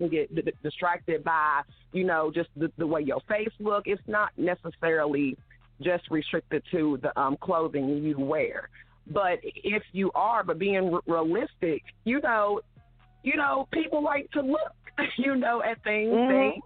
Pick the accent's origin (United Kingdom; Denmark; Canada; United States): United States; New York; born there; also born or lived in West Virginia; and that's how, you know, I was born in New York. But then later on in life, we ended up moving to West Virginia, which was my grandma's, you know, initial home where she was born and raised.